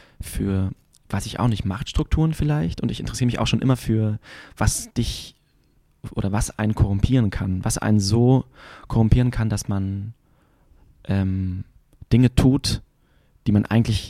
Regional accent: Berlin, Germany; Ich komme aus Berlin. Ich bin in Charlottenburg geboren und dann sind wir nach Spandau gezogen, an den Stadtrand. Als ich sieben

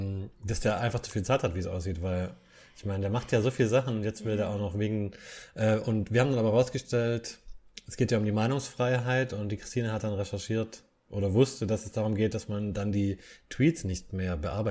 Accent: Baden-Württemberg, Germany; wir sind aus dem Schwabenländle, da muss man das Haus schnell mal bauen

